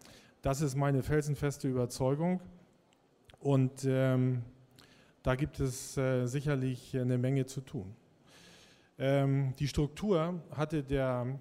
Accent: Schleswig-Holstein, Germany; Das ist ungefähr die gleiche Größe wie in meinem Heimatbundesland in Schleswig-Holstein.

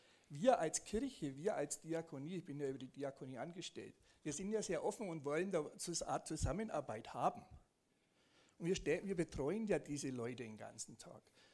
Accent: Bavaria, Germany; mein Name ist Programm, ich komme aus Franken, arbeite aber im Erzgebirge

